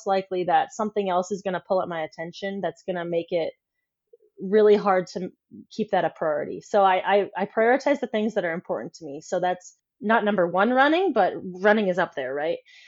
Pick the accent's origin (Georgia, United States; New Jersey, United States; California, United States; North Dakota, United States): North Dakota, United States; West Fargo; I'm from West Fargo. But yeah, my boyfriend makes fun of me because my accent will come out. But yes, I'm from North Dakota